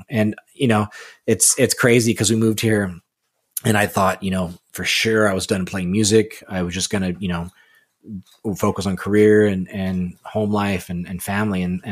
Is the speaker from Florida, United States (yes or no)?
no; California, United States; now in Connecticut, United States; Taxes here are high for here, but I'm a Californian.